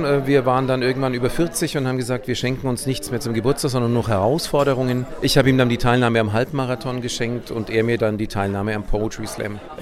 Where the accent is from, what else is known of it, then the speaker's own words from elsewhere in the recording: Schwabach, Bavaria, Germany; in Schwabach war, wo ich herkomme und die Hälfte des Publikums kannte ich persönlich.